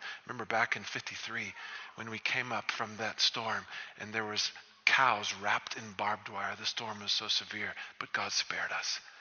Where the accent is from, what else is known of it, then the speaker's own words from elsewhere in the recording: Pofadder, Northern Cape, South Africa; Nobody's from nowhere, right? I was from Pufadder, right?